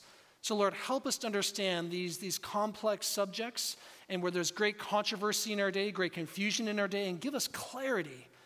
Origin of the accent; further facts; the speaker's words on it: Seattle, Washington, United States; also born or lived in Kansas; now in Oregon, United States; I'm originally from the Northwest, so I'm not a Kansan by birth. I'm a Seattleite, way up in that corner. But we lived in Kansas for 14 years.